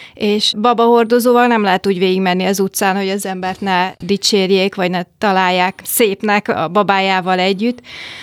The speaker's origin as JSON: {"language": "Hungarian", "town": "Pécs", "region": "Baranya", "country": "Hungary", "said": "de hát én pécsi vagyok"}